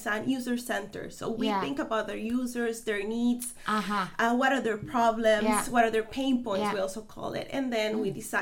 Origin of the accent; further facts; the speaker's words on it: San Jose, San José, Costa Rica; English is a second language; And I come from San Jose, Costa Rica, so across the ocean.